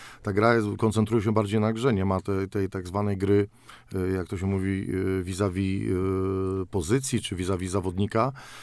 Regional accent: Nysa, Opole Voivodeship, Poland; ja wychowałem się w Nysie przy zawodnikach no, specyficznych

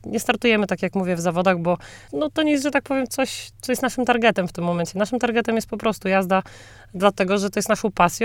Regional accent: Giżycko, Warmian-Masurian Voivodeship, Poland; pod Giżyckiem, moim rodzinnym miastem

